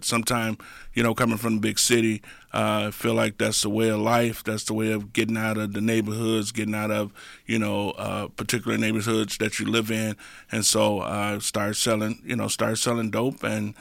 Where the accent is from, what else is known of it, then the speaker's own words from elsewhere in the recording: Chicago, Illinois, United States; now in Racine, United States; First of all, I'm originally from Chicago. I live in Chicago. I went to high school in Chicago, George W. Collins. Moved to Racine in 1992. Been here ever since.